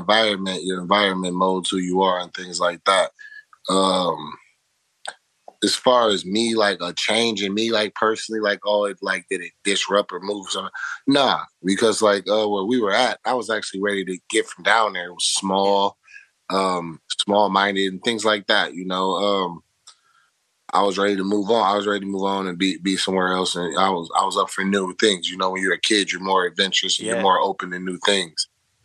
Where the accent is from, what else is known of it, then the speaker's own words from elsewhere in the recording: Cope, Illinois, United States; also born or lived in Chicago; I grew up in a combination of a couple of places. I was born in Chicago, moved from Chicago when I was still like a toddler. So I moved down to Southern Illinois, down to Williamson County area. First place we lived was called Cope, Illinois.